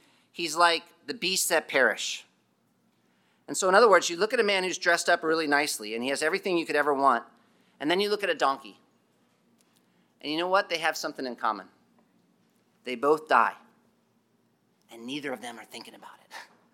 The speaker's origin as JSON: {"language": "English", "region": "Pennsylvania", "country": "United States", "tie": "born or raised there", "said": "I grew up in Pennsylvania."}